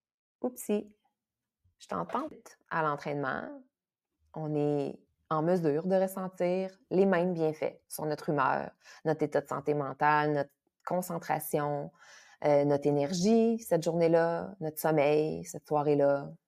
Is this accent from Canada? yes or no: yes; Jonquière, Quebec, Canada; oui, au Saguenay. Si jamais vous n'aviez pas encore perçu mon accent, c'est là que je suis. À Jonquière.